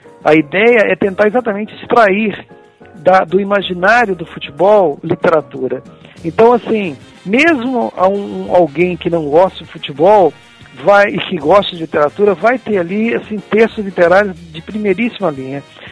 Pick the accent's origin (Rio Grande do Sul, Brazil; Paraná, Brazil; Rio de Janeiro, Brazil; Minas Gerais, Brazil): Minas Gerais, Brazil; Cataguases; eu fui até um médio lateral esquerdo na minha adolescência, lá na minha cidade em Cataguases.